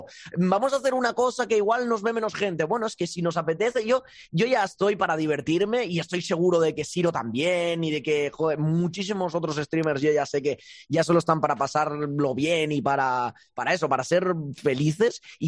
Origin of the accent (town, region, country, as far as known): Andorra